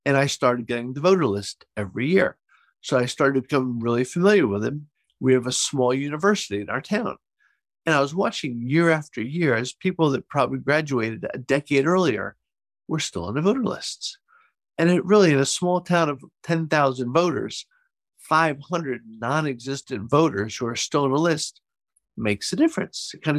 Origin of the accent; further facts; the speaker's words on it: New Jersey, United States; I'm from New Jersey, born and raised here outside Philadelphia.